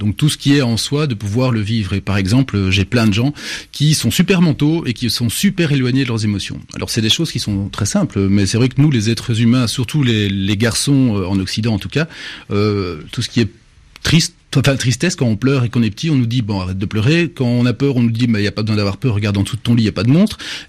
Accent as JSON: {"language": "French", "country": "Belgium", "said": "donc moi je viens de Belgique"}